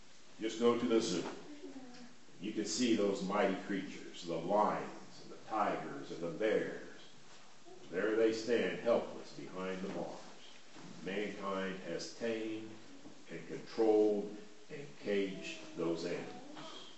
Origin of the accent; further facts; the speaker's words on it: Missouri, United States; moved away; I grew up in Missouri, and we did not have rattlesnakes there. We had some snakes that were dangerous, but not generally as dangerous as a rattlesnake. When I came to Texas, that was one of my great fears, was seeing rattlesnakes.